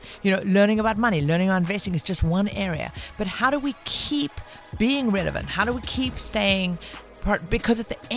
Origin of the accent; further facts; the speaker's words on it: Pinetown, KwaZulu-Natal, South Africa; also born or lived in Hong Kong / Australia / United States / France; Pinetown, just outside of Durban, that area. That's where I grew up.